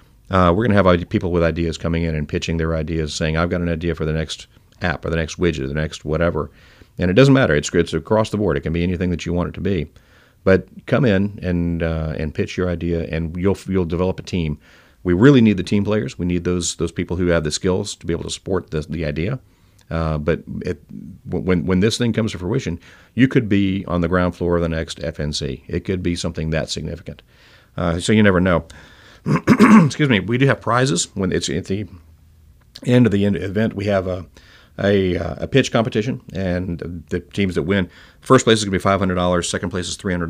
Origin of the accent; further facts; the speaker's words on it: Louisiana, United States; now in Mississippi, United States; You know, I'm from Louisiana, and all my LSU friends that – just for the record here, folks, in Mississippi, I'm from Louisiana.